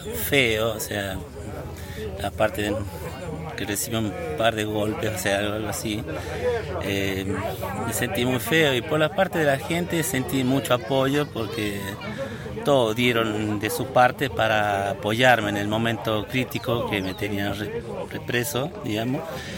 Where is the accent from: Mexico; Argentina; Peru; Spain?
Argentina; San Blas de los Sauces, La Rioja; yo nací, crecí acá y no puedo ver así a mi pueblo, San Blas de los Sauces